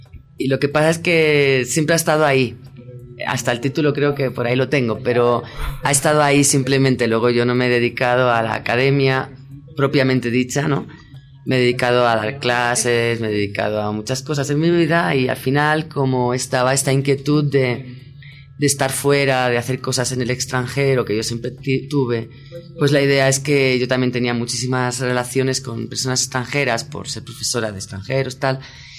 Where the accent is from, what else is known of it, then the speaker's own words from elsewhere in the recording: Spain; now in Latin America; Sí, yo crecí en España y siempre tuve desde muy joven la inquietud de vivir en otros lugares.